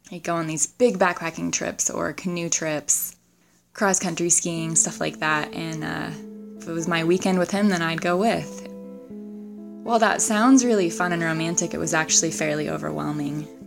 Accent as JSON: {"language": "English", "region": "Oregon", "country": "United States", "tie": "born or raised there", "said": "I grew up in Oregon. My parents divorced when I was very young, so I split my time between my mom's house in the suburbs and my dad's house"}